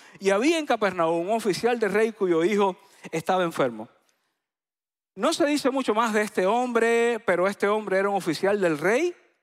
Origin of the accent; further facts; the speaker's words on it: Isla de la Juventud, Cuba; La isla se llama la Isla de la Juventud. Así como usted me ve de 40, yo realmente tengo 80 años porque somos de la Isla de la Juventud.